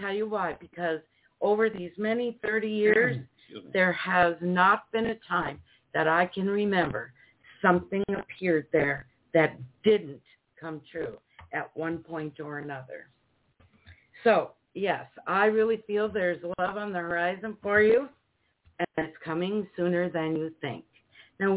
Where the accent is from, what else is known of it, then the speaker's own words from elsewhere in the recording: Chicago, Illinois, United States; also born or lived in Minnesota; We're originally from Minnesota. I personally, growing up, I spent a lot of time in Illinois, Chicago and surrounding areas.